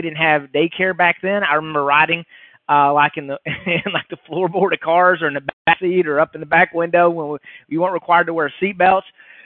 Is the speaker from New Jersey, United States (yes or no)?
no; Texas, United States; And so I grew up where we would go to Tyler. I grew up in East Texas. We moved back to East Texas